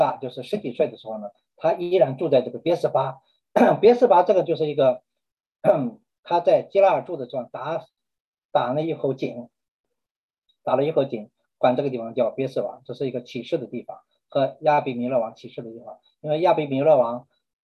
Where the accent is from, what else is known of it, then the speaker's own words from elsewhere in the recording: China; 我们是中国人，是从地球的另一端这样一群毫不相干的人来到他们当中